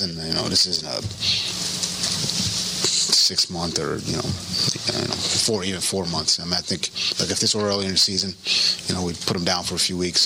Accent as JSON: {"language": "English", "town": "Brooklyn", "region": "New York", "country": "United States", "tie": "born or raised there", "said": "I got a lot of life lessons growing up in Brooklyn"}